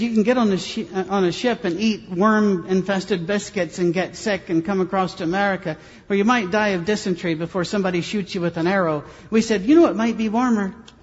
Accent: Scotland, United Kingdom; I'm a Scotsman. I'm a born cynic.

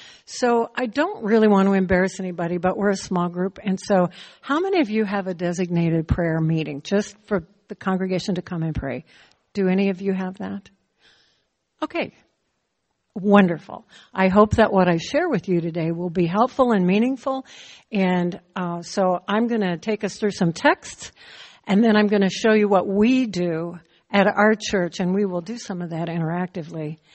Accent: Midwest, United States; also born or lived in Minnesota; I grew up in the Midwest, and when my dad would go up yonder, that meant he went up to the warehouse up the street. When I lived in Minnesota, you go up north.

